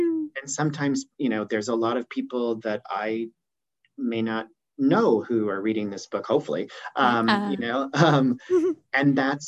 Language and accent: English; Illinois, United States; now in New York, United States; I grew up in rural Southern Illinois and went to a state school 10 minutes from my hometown.